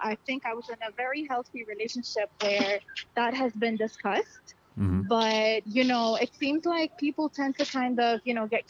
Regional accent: New York, United States; Oh, so I'm from New York.

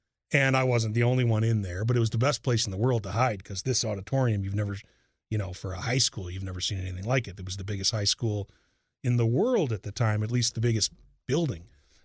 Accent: Chicago, Illinois, United States; I'm a Chicagoan, and I'm glad to be back.

